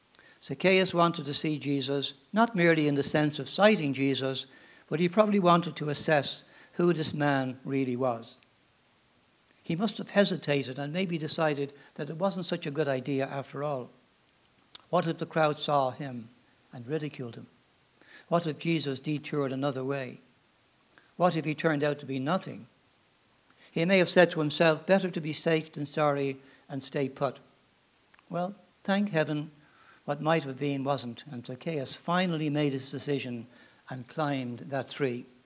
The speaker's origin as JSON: {"language": "English", "country": "Ireland", "lives_now": "United States", "said": "And I'm from Ireland, as you probably gather from my accent."}